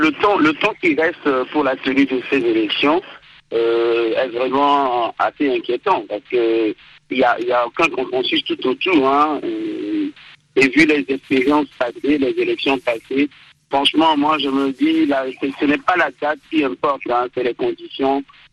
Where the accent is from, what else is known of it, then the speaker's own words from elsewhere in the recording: Togo; je ne suis pas de l'opposition du parti au pouvoir, je suis togolais